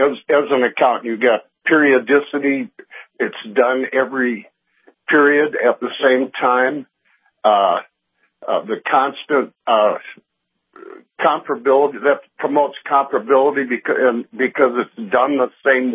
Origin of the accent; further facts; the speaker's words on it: North Dakota, United States; now in Delaware, United States; I'm your friend from North Dakota and living in Delaware.